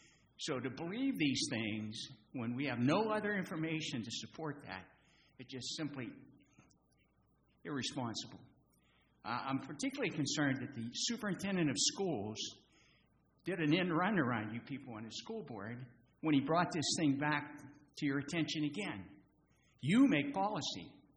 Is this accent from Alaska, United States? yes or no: no; Port Orange, Florida, United States; I'm from Port Orange. I'm a resident and taxpayer there.